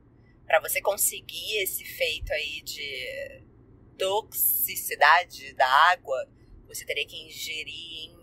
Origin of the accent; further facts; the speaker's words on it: Rio de Janeiro, Brazil; Mas sou carioca.